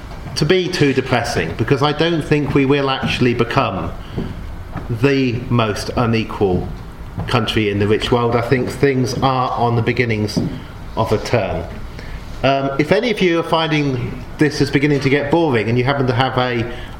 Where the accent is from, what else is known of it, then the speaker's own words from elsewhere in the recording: Oxford, South East England, United Kingdom; also born or lived in Newcastle / Leeds; I thought when I was growing up in Oxford I was living in the most divided city, and then I moved to Newcastle and I was told it's very divided. Later on I was in Leeds